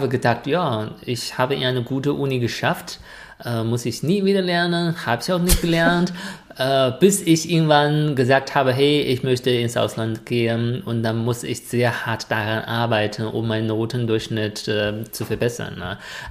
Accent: Shaanxi, China; German is a second language; moved away as an adult; now in Germany; weil das ist eine Stunde Fahrt von meiner Heimat.

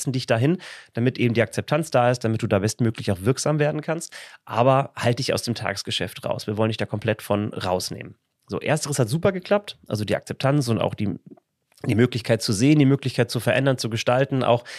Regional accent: Paderborn, North Rhine-Westphalia, Germany; Wir wollten wieder zurück in die Heimat. Meine Frau und ich, wir kommen beide hier so aus dem Paderborner Umfeld.

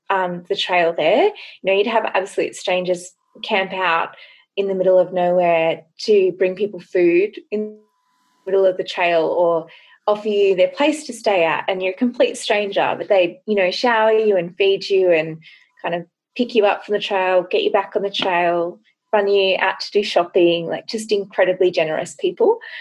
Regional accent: Australia; growing up in Australia

